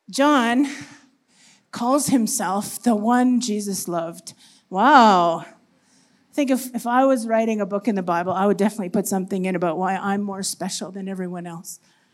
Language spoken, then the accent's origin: English; Canada; now in Malawi; We're originally from Canada, and we've been in Malawi for just over 10 years now.